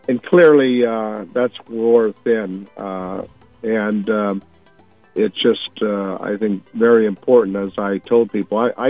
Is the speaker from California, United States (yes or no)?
yes; Fresno, California, United States; And everyone smiles, and they know that I'm from Fresno, California.